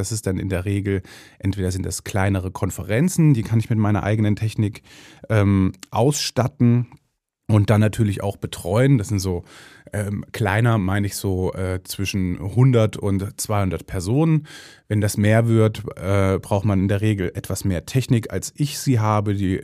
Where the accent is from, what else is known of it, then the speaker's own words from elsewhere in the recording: Meiningen, Thuringia, Germany; in meiner Heimatstadt Meiningen in Thüringen, wo ich auch geboren bin.